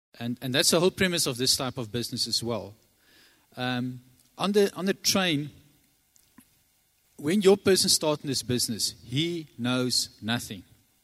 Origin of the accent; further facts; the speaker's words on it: Centurion, Gauteng, South Africa; I'm from Centurion, Gauteng.